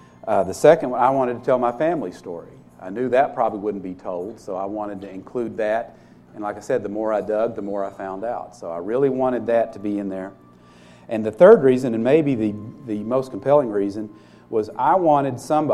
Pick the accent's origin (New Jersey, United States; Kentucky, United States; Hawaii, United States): Kentucky, United States; I grew up in Breathitt County. Our backyard, we had a cabin.